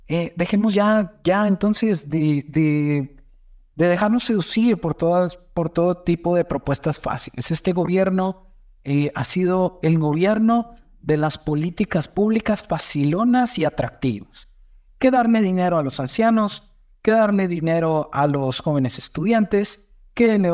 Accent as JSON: {"language": "Spanish", "country": "Mexico", "said": "pero bien importante que lo comprendamos como mexicanos."}